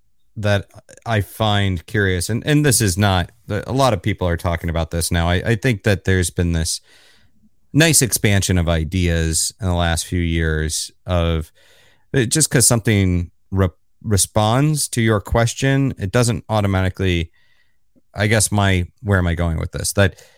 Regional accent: Florida, United States; now in New York City, United States; I'm based in New York City, not too far from you, I guess. But I'm originally from Florida

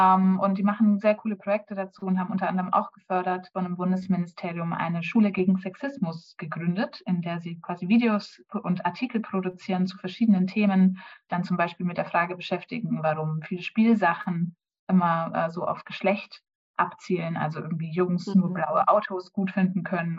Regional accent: Bavaria, Germany; now in Lüdenscheid, Germany; ich bin ursprünglich aus Franken und da aufgewachsen

